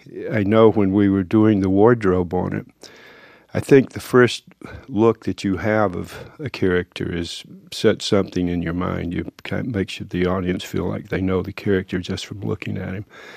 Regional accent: Georgia, United States

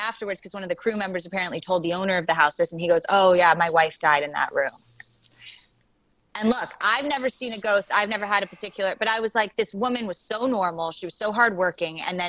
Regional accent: New York, United States; I'm from New York.

